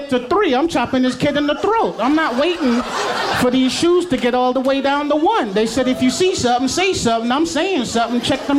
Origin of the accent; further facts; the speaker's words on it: New York, United States; also born or lived in Southern United States; I grew up in New York. I lived in the South for years. I know the history of the South